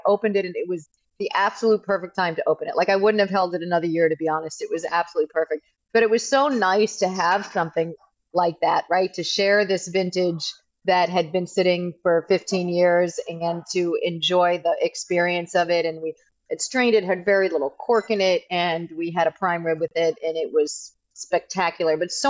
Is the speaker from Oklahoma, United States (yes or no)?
no; Long Island, New York, United States; I'm originally from Long Island, so that's why I love Long Island wines